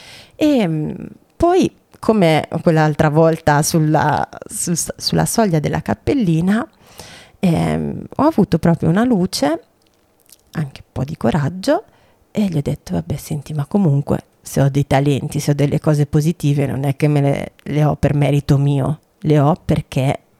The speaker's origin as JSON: {"language": "Italian", "region": "Emilia-Romagna", "country": "Italy", "said": "io, essendo romagnola, io dico sempre per tutti i romagnoli"}